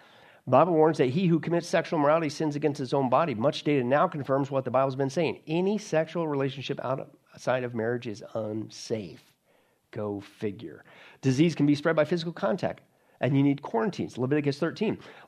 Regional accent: Kansas, United States; when I grew up in Kansas, Some of the older farmers, they still did that.

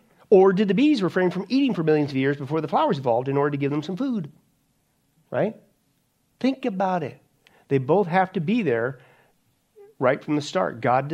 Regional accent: Kansas, United States; also born or lived in Nebraska; Yeah, again, I grew up in Kansas and Nebraska, folks.

